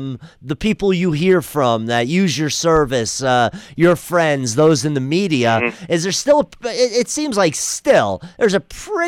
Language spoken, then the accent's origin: English; New York, United States; I'm the New Yorker who hates the Cowboys.